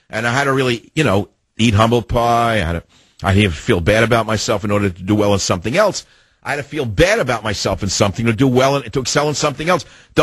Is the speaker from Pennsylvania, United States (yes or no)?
no; San Francisco, California, United States; KSFO, my hometown of San Francisco.